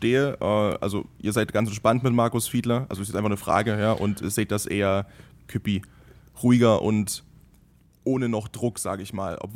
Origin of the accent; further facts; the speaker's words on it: Magdeburg, Saxony-Anhalt, Germany; als Magdeburger oder aus Magdeburger Sicht